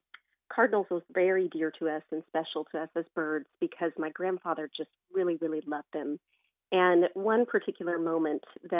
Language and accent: English; Parker, Texas, United States; I grew up in Parker, Texas, outside of the Dallas-Fort Worth area, in a small home with my family on 3 acres of land, and had just very humble beginnings.